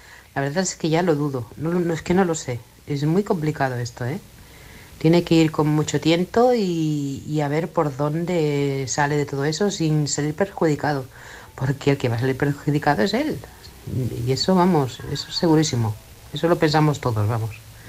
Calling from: Manresa, Catalonia, Spain; de Manresa, Barcelona.

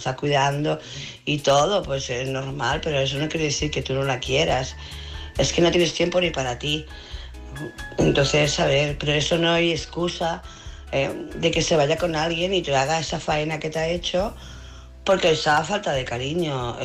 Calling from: Barcelona, Catalonia, Spain; de Barcelona.

